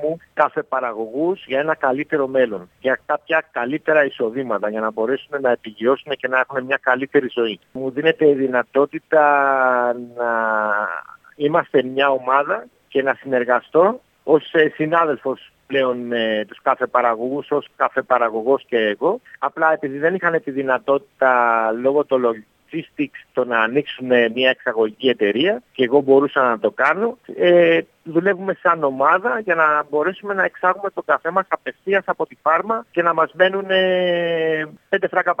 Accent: Greece; now in Colombia; Ο λόγος που ήρθα εδώ ως Έλληνας και μένω εδώ στην Κολομβία μόνιμα τα τελευταία 6-7 χρόνια

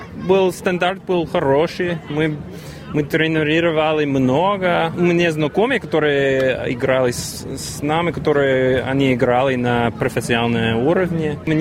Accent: Australia; born there; Russian is a second language; also born or lived in United States; Я родился здесь, в Австралии, и играл здесь, и потом мы переехали в Америку, тоже играл там.

